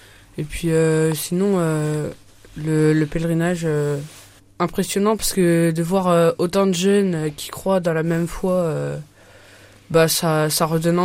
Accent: Saint-Memmie, Grand Est, France; moi, Saint-Mémy à côté.

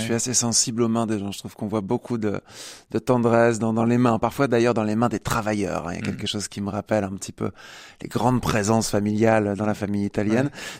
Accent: Cormontreuil, Grand Est, France; je suis retourné chez moi à Cormontreuil.

